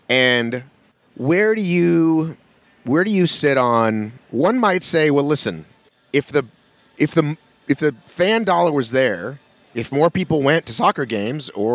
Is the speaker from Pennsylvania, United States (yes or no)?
no; Boston, Massachusetts, United States; So I'm from Boston.